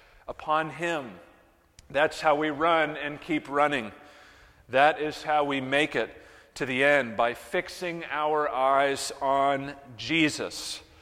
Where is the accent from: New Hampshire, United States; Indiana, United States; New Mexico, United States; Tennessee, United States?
New Hampshire, United States; As a boy, I grew up in New Hampshire, so north of Pike County, north of Jackson. Keep going, you get to Canada, turn around, and you get to New Hampshire.